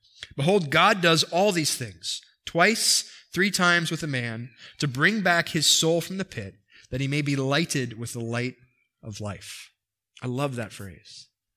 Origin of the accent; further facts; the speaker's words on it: East Coast, United States; I come from the East Coast, so this is the American dream on the East Coast.